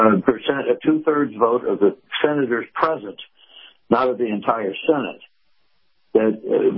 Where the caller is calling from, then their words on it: Sarasota, Florida, United States; in Sarasota.